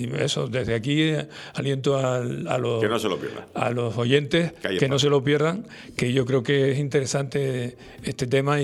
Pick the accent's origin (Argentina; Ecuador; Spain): Spain; Es decir, somos españoles.